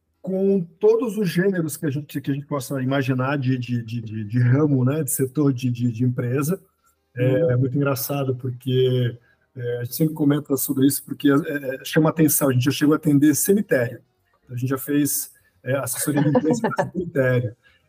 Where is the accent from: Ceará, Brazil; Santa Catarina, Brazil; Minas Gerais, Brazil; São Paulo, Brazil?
Santa Catarina, Brazil; Itajaí; Eu sou aqui de Itajaí, Santa Catarina, uma cidade do litoral, uma cidade portuária